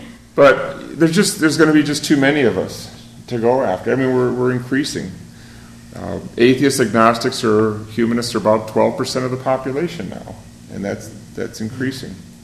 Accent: Minnesota, United States; Right now, back in my home state of Minnesota, in Rochester, Minnesota, I'm part of an interfaith council

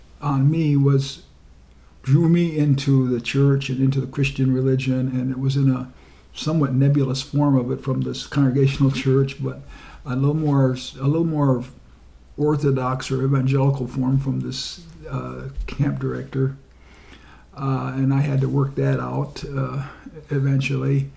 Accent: Minneapolis, Minnesota, United States; also born or lived in Yankton / St. Paul; Well, I was born in 1937 in Yankton, South Dakota. We weren't there very long. We moved to the Twin Cities, so I grew up in Minneapolis and then St. Paul.

